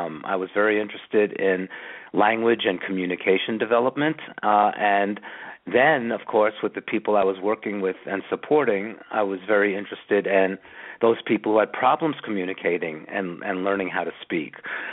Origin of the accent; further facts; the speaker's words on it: New York City, New York, United States; I'm a city kid. I grew up in New York City, pretty much on the streets of Brooklyn, playing stickball in the schoolyards, and really didn't go away, leave the city until I was 17 or 18 years of age.